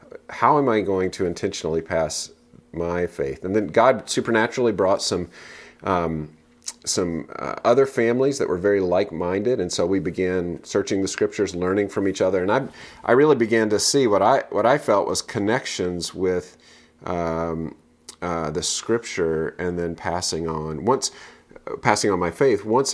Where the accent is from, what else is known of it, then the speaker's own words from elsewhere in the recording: the South, United States; which actually I find growing up in the South is somewhat refreshing because the people who are at church want to be at church.